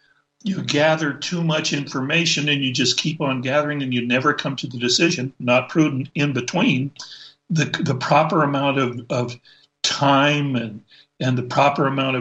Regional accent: Oraibi, Arizona, United States; also born or lived in New Mexico / Utah; we grew up on Indian reservations in Arizona and New Mexico and Utah. And so I lived my early life in a little Hopi village called Oribe.

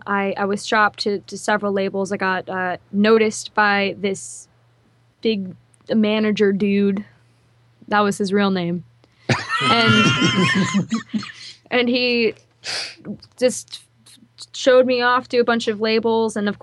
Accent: Boston, Massachusetts, United States; Well, I'm from Boston, but people who live in Hawaii say ukulele, and they like to correct me

